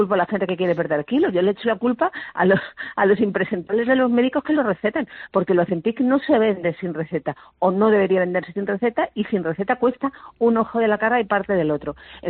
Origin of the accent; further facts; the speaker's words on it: Canary Islands, Spain; que a mí, como canaria, ni me va ni me viene